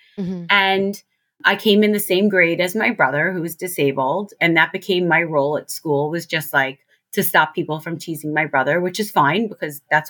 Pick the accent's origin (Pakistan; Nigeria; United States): United States; Staten Island, New York; So because I came from Staten Island, where all the houses are next to each other and everyone lived, like there was 30 kids on my block